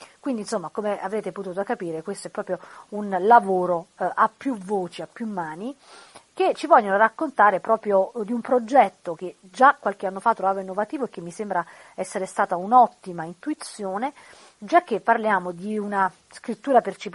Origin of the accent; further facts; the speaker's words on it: Lacedonia, Campania, Italy; a Lacedonia, nella mia terra natale, anche se ad Avellino